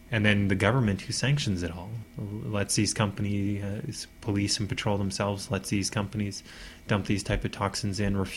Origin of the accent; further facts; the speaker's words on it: Alberta, Canada; so we need to have that discussion as people growing up in Alberta and within our school systems.